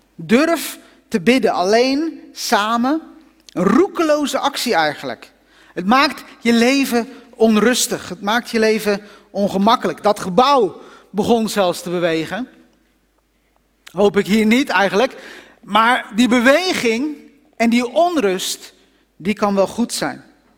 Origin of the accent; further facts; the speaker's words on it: Netherlands; als Hollanders zijn we dan soms een beetje zo'n soort uberbescheiden